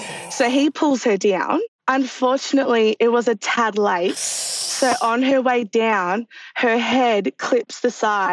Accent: Melbourne, Victoria, Australia; I'm from Melbourne, Australia.

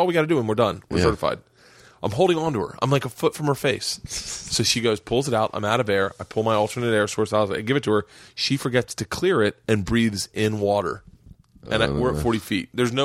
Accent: Florida, United States; Growing up in Florida, we would go out to the Bahamas

